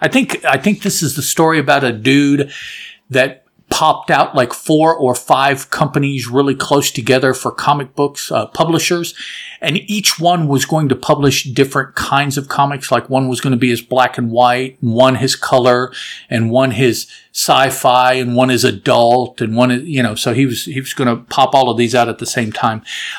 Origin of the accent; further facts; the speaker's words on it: West Virginia, United States; was based in my current state, my home state of West Virginia.